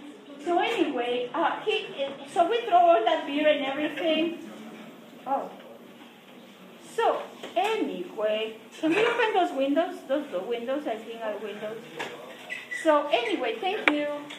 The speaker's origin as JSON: {"language": "English", "town": "Cabo San Lucas", "region": "Baja California Sur", "country": "Mexico", "said": "I am from Cabo San Lucas, Mexico, okay?"}